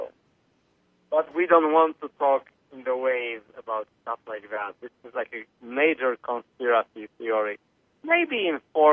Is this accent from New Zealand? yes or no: no; Poland; now in United States; I mean, I remember growing up in Poland when you've got all these countries kind of next to each other.